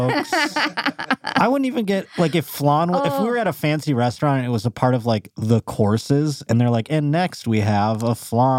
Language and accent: English; East Coast, United States; The fact that I come from the East Coast and I never knew what Yoshinoya was until I moved here.